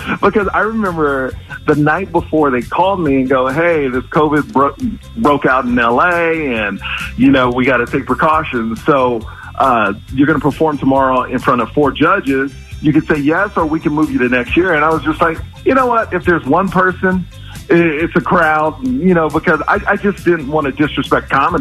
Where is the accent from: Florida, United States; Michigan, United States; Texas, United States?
Texas, United States; Houston; You know I'm from Houston, so it makes it even better when because we hate Dallas.